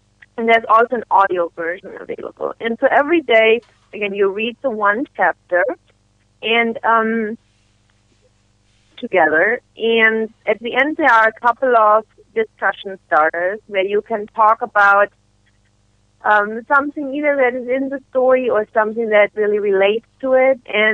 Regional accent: Germany; Well, I grew up in Germany, and Advent is a big deal there.

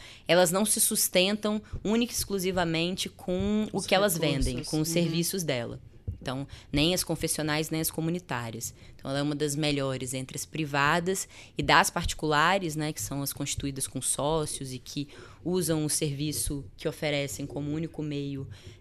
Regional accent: Vila Velha, Espírito Santo, Brazil; Eu sou de Vila Velha.

